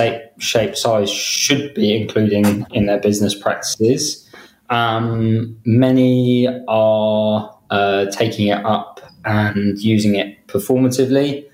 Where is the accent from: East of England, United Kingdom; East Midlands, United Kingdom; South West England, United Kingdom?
South West England, United Kingdom; Dorchester; born there; technically, I was born in Dorchester. So it was a little bit more country than that. But that was only the first kind of 5 years of my life.